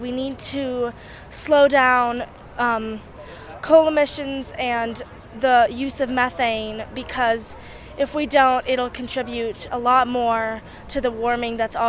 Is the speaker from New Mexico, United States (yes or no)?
yes; Santa Fe, New Mexico, United States; So we're both from Santa Fe